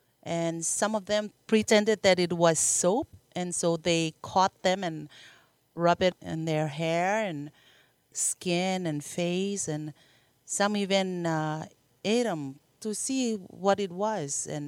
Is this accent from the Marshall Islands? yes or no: yes; Marshall Islands; I grew up in the Marshall Islands and born and raised, and it's a beautiful paradise.